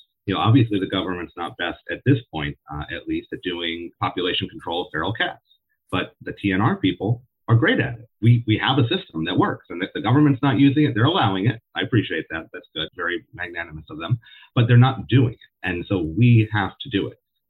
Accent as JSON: {"language": "English", "region": "Massachusetts", "country": "United States", "tie": "born or raised there", "said": "we're both born and raised in Western Massachusetts, you know, quite different places."}